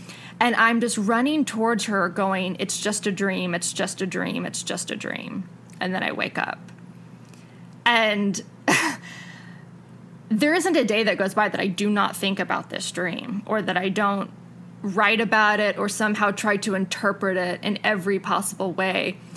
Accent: Arlington, Texas, United States; So I grew up in Arlington, Texas. I lived on this corner house, brick house, big tree in the front yard.

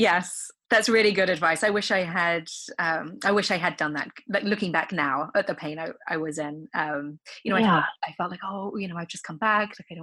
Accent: United Kingdom; So obviously I'm British

